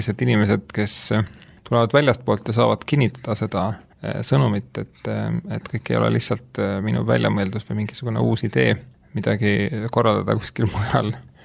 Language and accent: Estonian; Tallinn, Harju County, Estonia; ma sündisin Tallinnas ja olen elanud suure osa oma elust Tallinnas